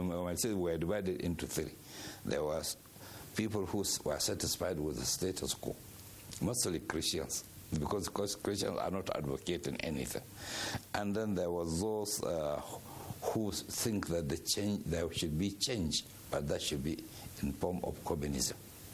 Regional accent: Zaria, Kaduna State, Nigeria; born there; Formerly, I was born in Zaria.

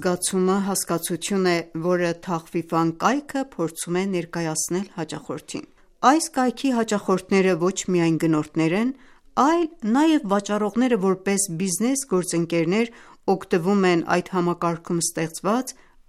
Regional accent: Iran; Armenian is a second language; տաքսու վարորդը, ով նկատեց, որ Իրանից եմ

